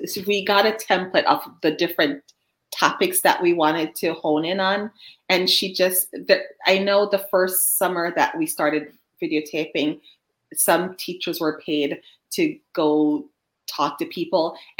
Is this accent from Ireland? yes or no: no; Jamaica; For example, I'm from Jamaica. I am not a heritage language speaker.